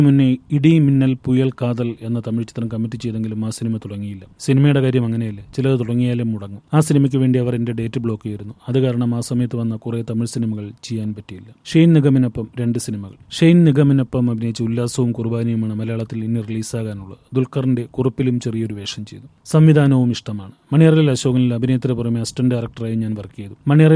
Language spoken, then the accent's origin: Malayalam; Kochi, Kerala, India; also born or lived in Thiruvalla; തിരുവല്ലയാണ് നാടെങ്കിൽ ഞാൻ പഠിച്ചതും വളർന്നതും ഒക്കെ കൊച്ചിയിലാണ്.